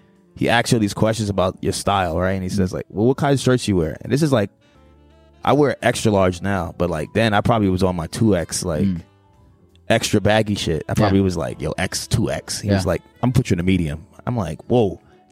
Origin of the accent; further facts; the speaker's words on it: Jamaica; I'm also Jamaican and we wear all white a lot.